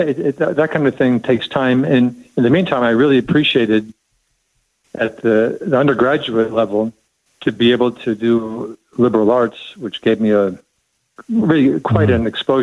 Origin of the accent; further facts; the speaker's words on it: Bethesda, Maryland, United States; also born or lived in Washington, D.C.; Well, Cale, I was born in Washington, D.C., actually raised in Bethesda, Maryland, which is just right over the border.